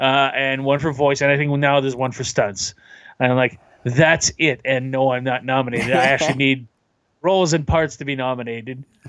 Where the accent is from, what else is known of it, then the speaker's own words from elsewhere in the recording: Canada; He's telling me to be an asshole, but I'm so Canadian, it's hard.